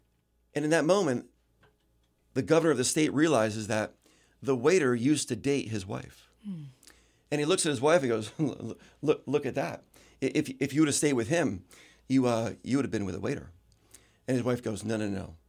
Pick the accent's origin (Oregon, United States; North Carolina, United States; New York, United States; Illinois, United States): North Carolina, United States; Wingate; I'm so comfortable here. I grew up in Wingate.